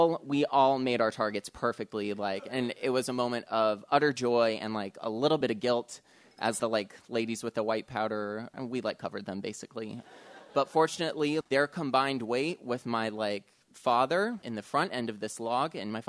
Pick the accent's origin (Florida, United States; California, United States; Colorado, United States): Colorado, United States; Denver; Teresa lives in Seattle, but Karen lives in my hometown of Denver, or she lived there.